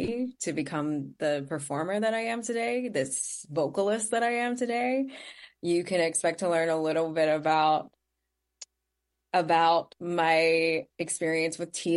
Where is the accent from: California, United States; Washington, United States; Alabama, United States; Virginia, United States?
Virginia, United States; Chesapeake; moved away as an adult; I am originally from Chesapeake, Virginia. Yeah, so I'm a Virginia girl and I moved to New York for college.